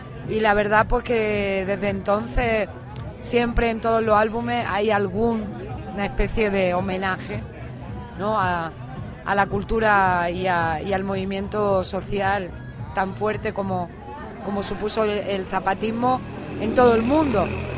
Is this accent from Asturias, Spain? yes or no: no; Andalusia, Spain; also born or lived in Madrid; porque yo soy andaluza, me moví a Madrid.